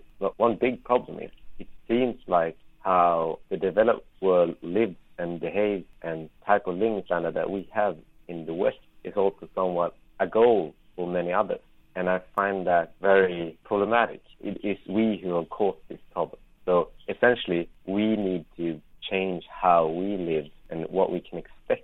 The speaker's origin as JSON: {"language": "English", "country": "Sweden", "said": "I'm from Sweden."}